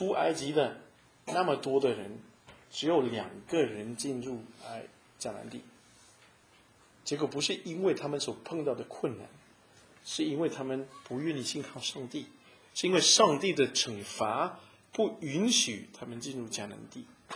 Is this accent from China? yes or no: yes; China; 特别是按照我们中国人的这种习惯，那你哪里那么直接呢？